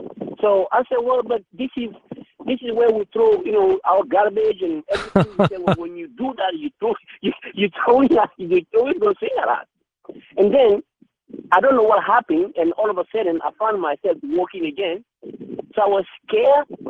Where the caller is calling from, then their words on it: Northern Territory, Australia; I'm calling you from Northern Territory in Australia, where it is actually 4:48 p.m. Saturday.